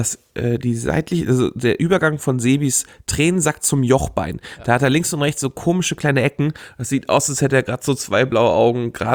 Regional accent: Hamburg, Germany; Ich komme aus der Gegend von Hamburg

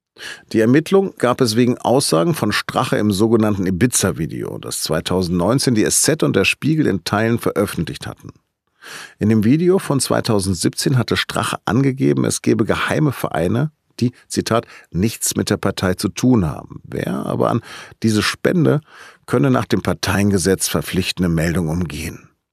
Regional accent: Northern Germany, Germany; now in Munich, Germany; als Norddeutscher hier im Exil

